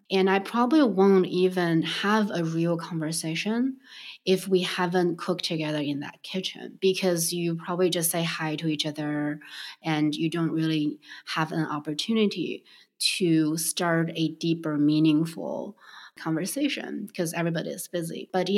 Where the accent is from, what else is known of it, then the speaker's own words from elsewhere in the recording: Beijing, China; So I grew up in Beijing.